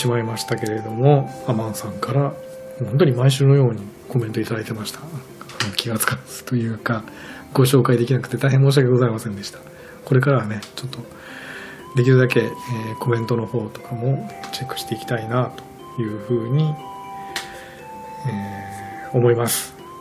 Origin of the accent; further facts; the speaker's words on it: Shimane, Japan; 私はやっぱりね、島根出身なんで、